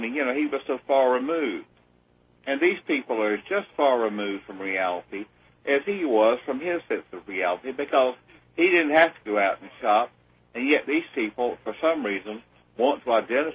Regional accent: South Carolina, United States; I grew up in South Carolina, the only state that tried to make war on the rest of the country.

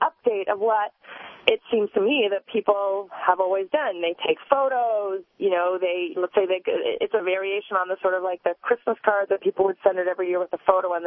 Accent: Canada; I'm Canadian, and so I just didn't go home

